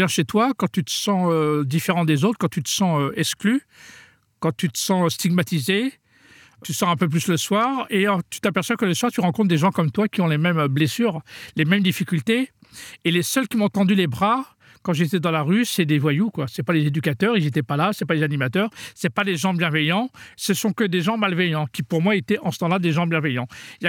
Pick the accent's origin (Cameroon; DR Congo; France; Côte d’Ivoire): France; Mantes-la-Jolie, Île-de-France; Mes frères et sœurs sont tous nés en France et j'ai grandi dans le quartier du Val-Fouré à Mantes-la-Jolie. C'était l'un des plus grands quartiers de France.